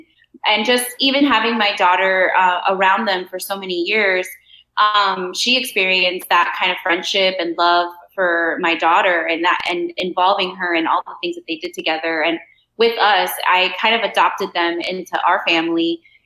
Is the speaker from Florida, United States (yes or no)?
yes; Homestead, Florida, United States; I know south of in Homestead, we all listen to country music. It's a very agricultural area where I was raised in the South, and there was a lot of country music.